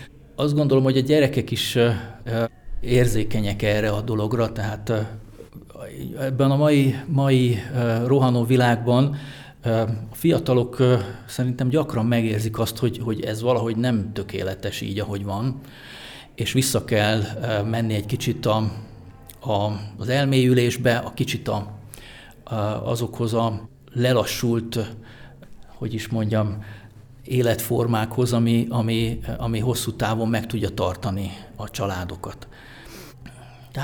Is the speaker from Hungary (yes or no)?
yes; Budapest, Hungary; born there; én Budapesten születtem, az én nagyszüleim, ők párciumiak, tehát ott Nagybánya környéke, Sáros Magyar Berkesz, Szamoszcikó